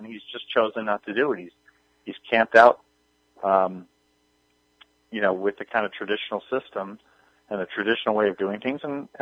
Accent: New York, United States; born or raised there

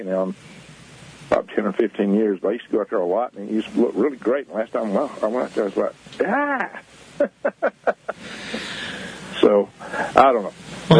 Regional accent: Alabama, United States; I grew up on Sand Mountain, which is about 70 miles southeast of Huntsville, rural. Grew up on a farm

